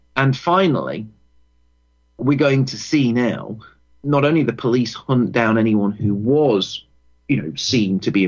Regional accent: United Kingdom; It'll be a blanket attack upon our rights as British people to actually go out and protest

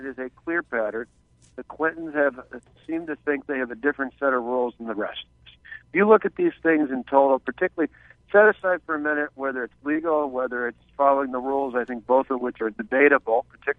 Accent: Midwest, United States; You know, I come from the Midwest. We're Midwestern nice. I have a Midwestern filter.

